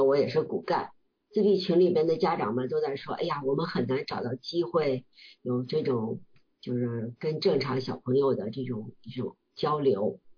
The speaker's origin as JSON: {"language": "Chinese", "region": "Beijing", "country": "China", "moved": "yes", "lives_now": "Seattle, United States", "said": "我来自中国北京，97年来到美国，在各个公司工作吧，反正06年来到西雅图，在微软工作了13年"}